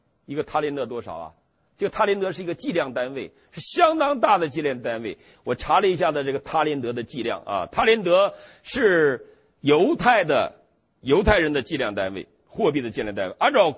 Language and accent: Chinese; Northeast China, China